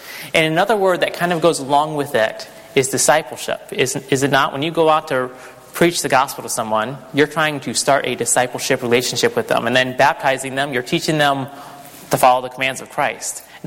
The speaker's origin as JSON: {"language": "English", "country": "United States", "said": "my dad was in the military, so if you ask me where I'm from the United States. Okay, so I moved around a few places."}